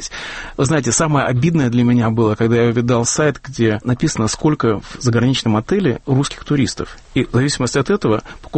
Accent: Russia; я долго объясняю, что да, я из России

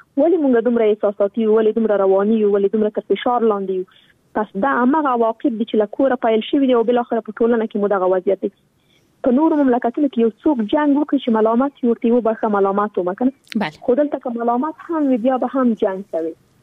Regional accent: Afghanistan; born or raised there

